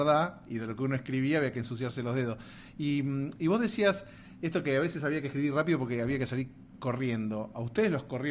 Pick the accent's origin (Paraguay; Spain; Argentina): Argentina; moved away; me fui de Argentina hace relativamente poco